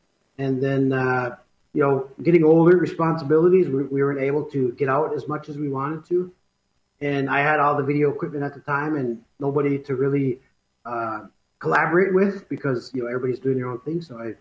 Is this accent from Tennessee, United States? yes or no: no; Red Lake, Minnesota, United States; growing up in Red Lake, I didn't really have very many opportunities, you know, coming out of high school.